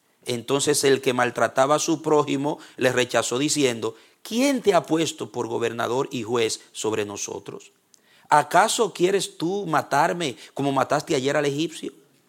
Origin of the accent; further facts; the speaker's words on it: Dominican Republic; yo soy dominicano, me gusta el mangú, me gusta así, me gusta asado.